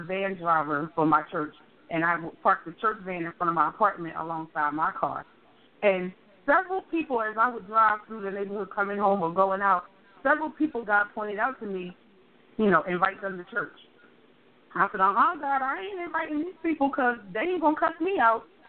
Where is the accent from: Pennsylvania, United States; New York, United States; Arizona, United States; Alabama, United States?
Pennsylvania, United States; Philadelphia; now in Georgia, United States; because I'm from Philadelphia, born and raised, but I live in Georgia now.